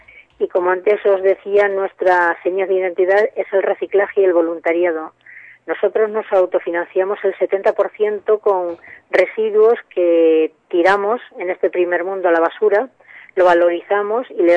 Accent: Spain; tenemos mayoritariamente en este momento lo que somos españoles, mayoritariamente españoles

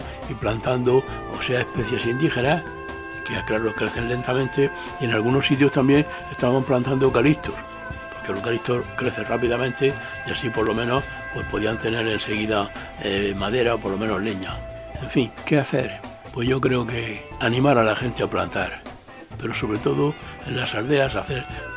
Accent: Burkina Faso; moved away; Cuando yo salí de Burkina hace 20 años

